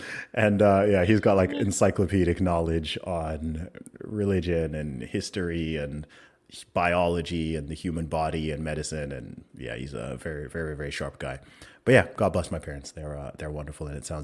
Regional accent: Saudi Arabia; I grew up in Saudi Arabia. So I lived there for 20 years, and my parents used to work over there. Both my parents are originally from Nigeria.

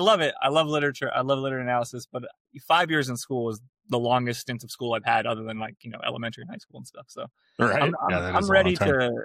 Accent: Bakersfield, California, United States; But, you know, I grew up in Bakersfield. Bakersfield, you know, we were partying a lot.

